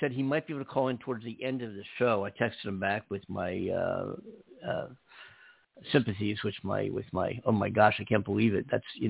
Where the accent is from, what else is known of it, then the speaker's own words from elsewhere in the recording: Philadelphia, Pennsylvania, United States; now in Los Angeles, United States; You know, I'm from Philadelphia, and there's no sports fan better in the world